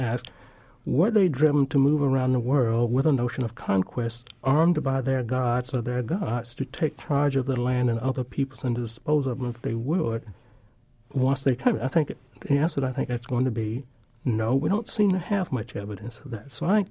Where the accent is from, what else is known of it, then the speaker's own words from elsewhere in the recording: Starkville, Mississippi, United States; My hometown in Starkville, Mississippi, is not constructed in the same way as it was when I was a kid growing up.